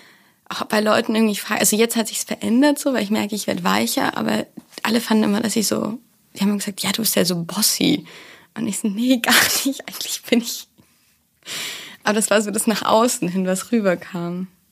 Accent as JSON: {"language": "German", "country": "Poland", "tie": "born or raised there", "also_born_or_lived": "Germany", "said": "ich bin Deutsch-Polin. Ich bin zwar in Deutschland geboren, aber in Polen dann bis ich 12 war aufgewachsen und immer viel gependelt auch."}